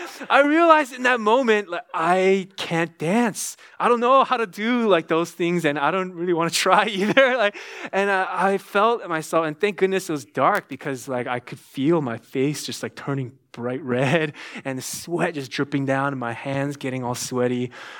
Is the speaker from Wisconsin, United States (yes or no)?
no; California, United States; I grew up in the Bay Area. My parents moved there when I was 5 years old. And so all I know is really from the beginning of my life is California